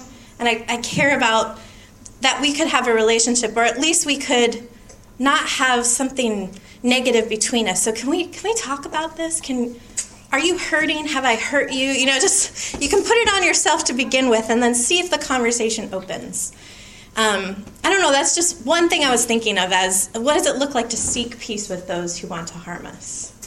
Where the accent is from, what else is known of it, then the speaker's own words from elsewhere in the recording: Ohio, United States; I do, because I grew up in Ohio and we don't care about professional sports there because we have the Ohio State Buckeyes